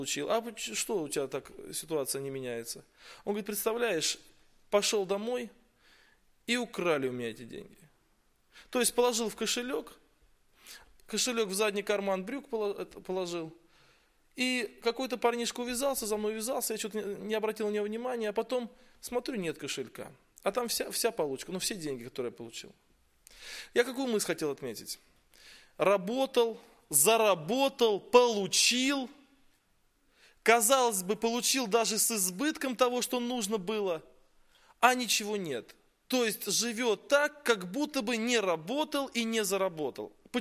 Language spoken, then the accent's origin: Russian; Yeysk, Krasnodar Krai, Russia; Я приехал из Краснодарского края, город Ейск. Это городок небольшой на берегу Азовского моря.